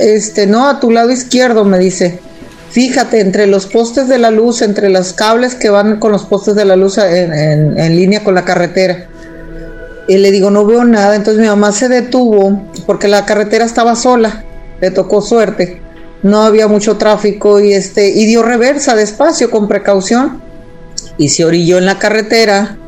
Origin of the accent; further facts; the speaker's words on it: Guaymas, Sonora, Mexico; Soy de Guaymas, Sonora. Desde acá los saludo.